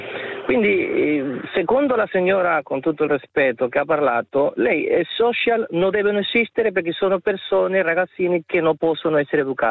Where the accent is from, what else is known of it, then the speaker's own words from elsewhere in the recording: Colombia; Italian is a second language; now in Italy; Io sono colombiano. Ma sono integrato in Italia e vedo.